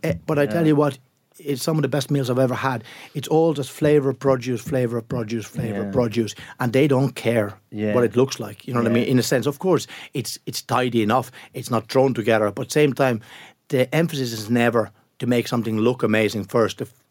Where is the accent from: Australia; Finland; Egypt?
Finland; I was back from England, and I was in a local back home on the west coast of Finland, Irish bar.